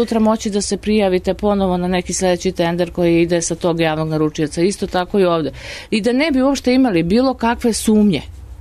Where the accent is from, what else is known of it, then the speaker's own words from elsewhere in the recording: Valjevo, Kolubara District, Serbia; s obzirom da ja dolazim iz Valjeva